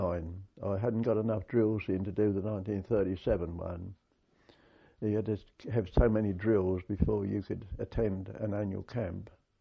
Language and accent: English; Belsham St Paul's, East of England, United Kingdom; also born or lived in Northampton; from Northampton, we moved down to and lived with my gran down at Belsham St Paul's, just on the borders of Essex and Suffolk.